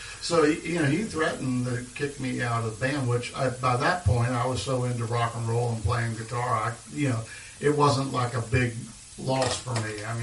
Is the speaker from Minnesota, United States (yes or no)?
no; Florence, Kentucky, United States; I'm from Florence, Kentucky. I've lived here all of my life.